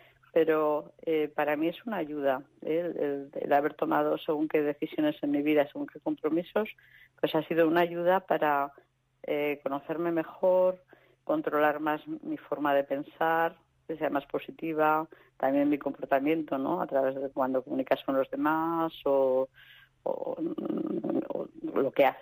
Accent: Zaragoza, Aragon, Spain; Pues yo soy de Zaragoza.

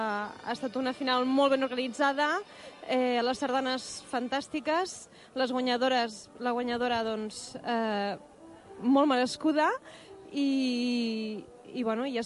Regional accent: Andorra; venim d'Andorra, representant l'agrupació sardanista andorrana

